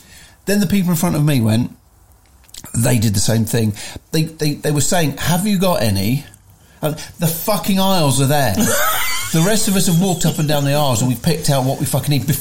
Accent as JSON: {"language": "English", "country": "United Kingdom", "said": "We wouldn't say anything, of course. We're British."}